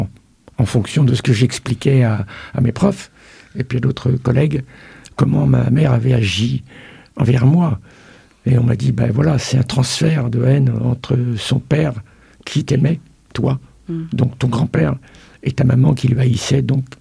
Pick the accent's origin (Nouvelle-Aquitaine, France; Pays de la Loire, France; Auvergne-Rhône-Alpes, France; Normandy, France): Pays de la Loire, France; Je suis parti de Vendée à Strasbourg